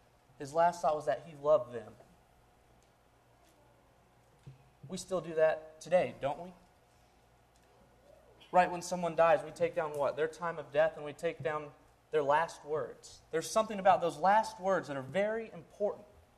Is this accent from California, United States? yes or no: yes; Brea, California, United States; I'm from Brea, California. Not very many people know where that is.